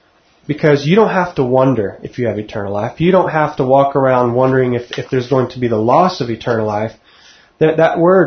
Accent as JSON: {"language": "English", "region": "Texas", "country": "United States", "accent": "Texas", "said": "that's when my Texas accent actually comes out."}